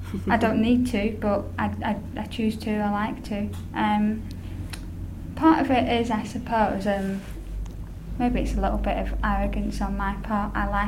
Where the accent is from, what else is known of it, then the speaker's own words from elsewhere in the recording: Preston, North West England, United Kingdom; I was born in Preston, and I haven't written about any of the places that I've lived apart from the Northwest. It's because it's where I'm from.